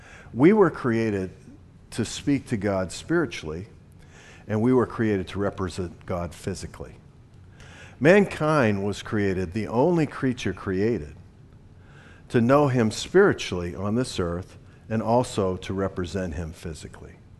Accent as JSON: {"language": "English", "region": "Virginia", "country": "United States", "said": "Now, I came from Virginia."}